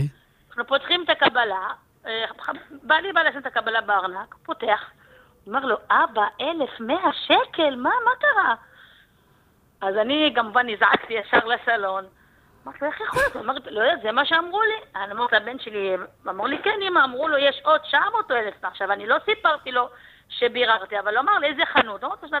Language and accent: Hebrew; Bnei Brak, Central District, Israel; מבני ברק.